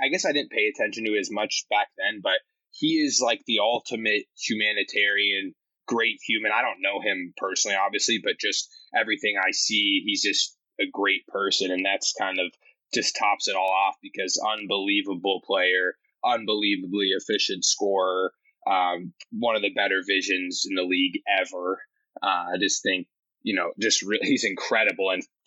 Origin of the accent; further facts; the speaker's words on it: Phoenix, Arizona, United States; And for me also, really one of the biggest things was growing up in Phoenix.